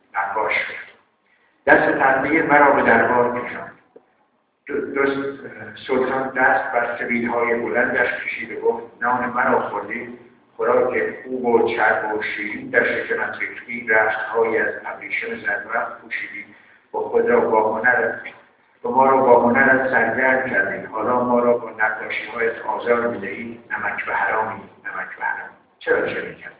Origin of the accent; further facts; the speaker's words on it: Kerman, Iran; بسیار بسیار مدیون فرهنگ عامیانه کرمان و مردم سخت کوش و دوست داشتن یا مهربان و پر از عاطفه کرمان